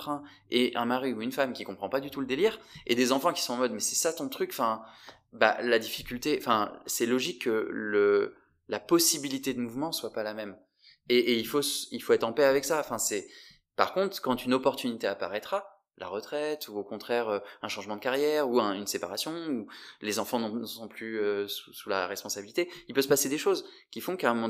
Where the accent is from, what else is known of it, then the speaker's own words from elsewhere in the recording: Morocco; j'ai grandi au Maroc, donc je suis parti dans pas mal de pays pendant mes études